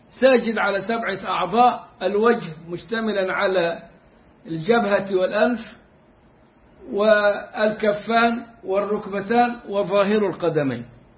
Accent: Egypt; إذا كنا إحنا دلوقتي الفجر عندنا في مصر العصر

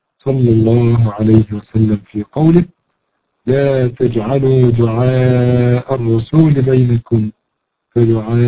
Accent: Egypt; لكن عندنا مثلا في مصر أن تقول يا شيخ فلان هذا أمر لا شيء فيه

